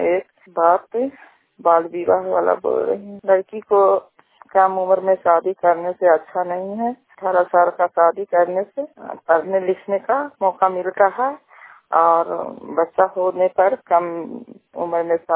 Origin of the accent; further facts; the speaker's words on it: Chhutki Ghosi, Bihar, India; छुटकी घोसी के रहने वाले हैं, थाना हिल का जिला नालंदा की नवासी हूँ।